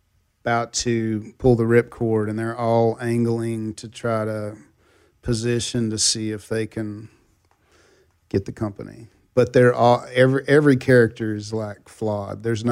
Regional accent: Texas, United States; Well, and I grew up in Texas, and that's the only … cut I ever got

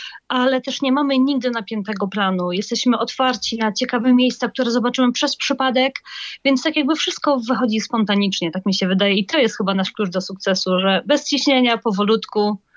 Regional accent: Podlaskie Voivodeship, Poland; moved away as an adult; now in Kraków, Poland; na stałe mieszkamy w Krakowie, ten mariaż pochodzi z tego, że ja pochodzę akurat z Podlasia, mąż pochodzi z Krakowa. Ja przyjechałam do Krakowa na studia i tak już zostałam

